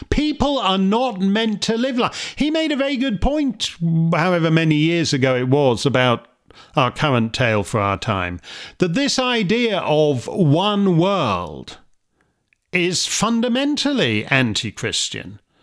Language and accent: English; Canada; The thing about it is, I'm a Canadian, and I don't want Canada to be the 51st state.